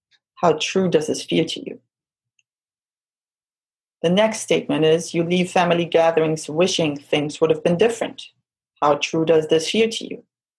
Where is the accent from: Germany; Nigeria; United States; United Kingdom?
Germany; I grew up in Germany